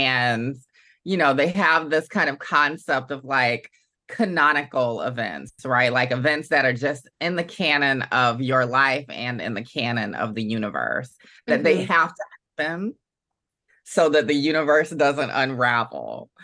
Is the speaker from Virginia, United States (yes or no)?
no; Augusta, Georgia, United States; my own experience growing up in Augusta, Georgia, so in the American South, as a young Black gender nonconforming person